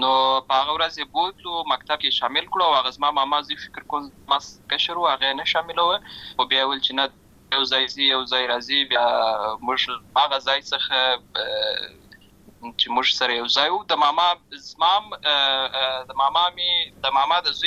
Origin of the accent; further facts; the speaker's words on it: Lashkar Gah, Helmand, Afghanistan; زه په اصل کې د اروزګان ولایت یم، اما زه په هلمند ولایت لشکرګاه کې پیدا شوی یم